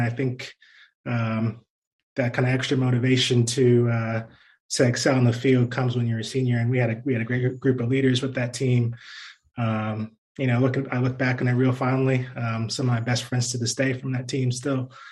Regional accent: San Francisco, California, United States; born there; I was born in San Francisco, so it all kind of felt like home despite it being real far away.

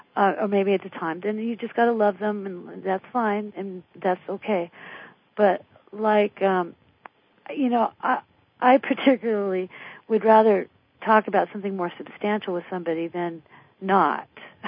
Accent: Las Vegas, Nevada, United States; we lived in Las Vegas, I was born in Las Vegas, Nevada

